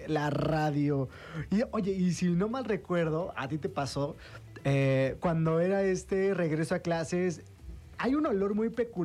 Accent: Mexico; como mexicanos, somos muy orgullosos de poder, pues, festejar, de poder seguir llevando nuestras tradiciones.

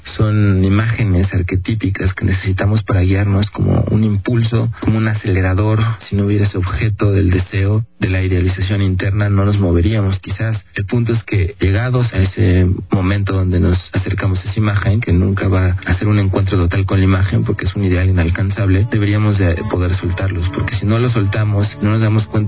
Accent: Mexico City, Mexico; soy mexicano de 39 años, vivo en la Ciudad de México desde el día que nací

